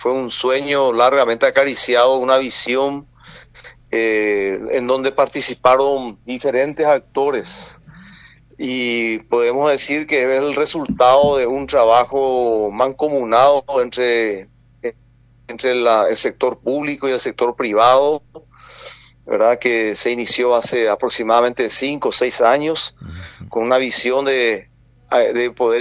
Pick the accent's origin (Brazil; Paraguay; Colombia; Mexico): Paraguay; como paraguayos debemos sentirnos orgullosos